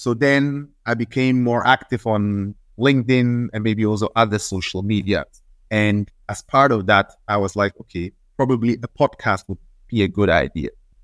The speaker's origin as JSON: {"language": "English", "country": "Switzerland", "said": "I came from Switzerland."}